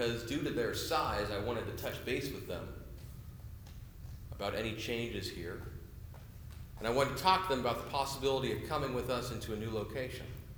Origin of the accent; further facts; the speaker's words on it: Washington, United States; I'm from South King County, I can actually make that sound pretty well.